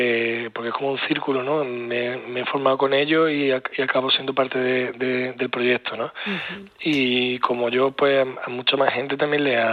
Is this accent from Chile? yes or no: no; Doña Mencía, Andalusia, Spain; La verdad que el pueblo de Doña Mencía, mi pueblo, responde muy bien.